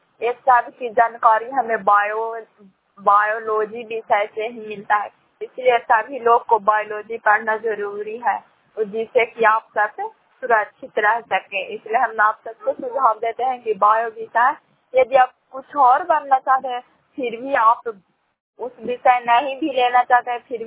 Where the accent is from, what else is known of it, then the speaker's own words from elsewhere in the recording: Bihar, India; ग्राम शांत की निवासी हूँ, जिला नालंदा प्रखंड करातसराय की निवासी हूँ। मैं एक 12वीं क्लास की छात्रा हूँ